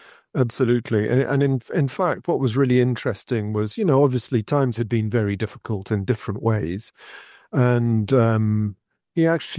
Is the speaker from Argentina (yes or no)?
no; London, United Kingdom; So I grew up in London